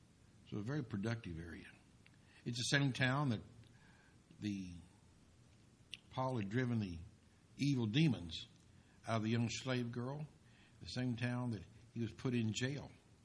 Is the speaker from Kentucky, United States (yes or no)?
yes; Kentucky, United States; We're barefooted. We're from Kentucky.